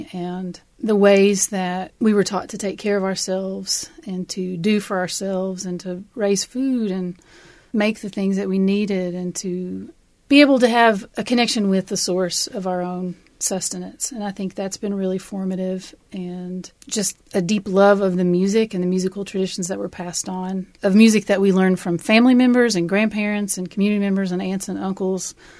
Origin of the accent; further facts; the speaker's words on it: Appalachia, United States; Well, I think that's something that you don't fully realize until you start to travel and work outside the region.